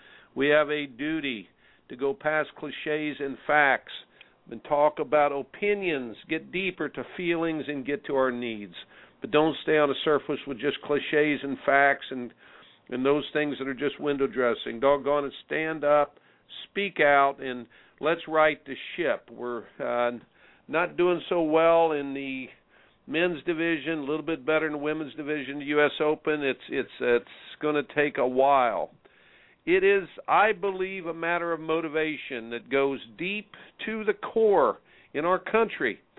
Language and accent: English; Indiana, United States; I grew up in Indiana.